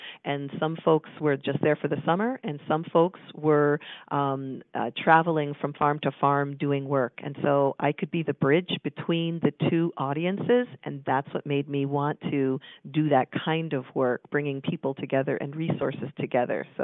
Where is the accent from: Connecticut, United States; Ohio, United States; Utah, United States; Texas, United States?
Connecticut, United States; my first job when I grew up in Connecticut was working on a tobacco farm, believe it or not.